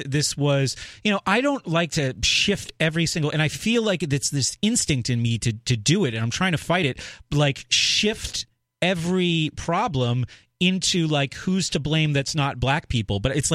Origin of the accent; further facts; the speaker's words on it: Exeter, New Hampshire, United States; And I grew up in New Hampshire in a wealthy town in the eastern part of the state called Exeter.